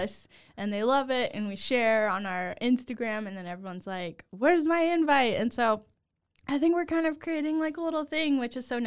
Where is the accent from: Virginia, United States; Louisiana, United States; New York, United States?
Louisiana, United States; I mean, I grew up in Louisiana. My mom is from Missouri, and my dad's family is from Mississippi, so I grew up thinking I was like a full-blown Cajun in Louisiana